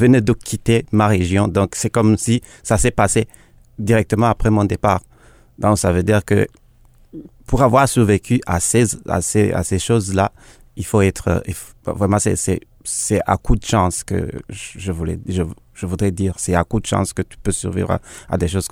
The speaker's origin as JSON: {"language": "French", "country": "Burundi", "moved": "yes", "said": "je suis parti du Burundi en 2002. C'était pas facile non plus pour quitter le Burundi pour arriver ici."}